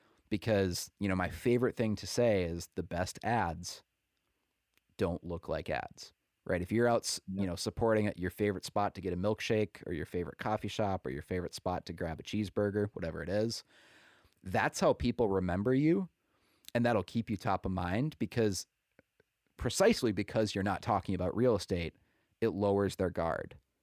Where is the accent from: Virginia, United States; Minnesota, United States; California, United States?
Minnesota, United States; Willmar; now in Naples, United States; I live in Naples, Florida now, but I'm originally from Wilmer, Minnesota, which is about 2 hours west of the Twin Cities.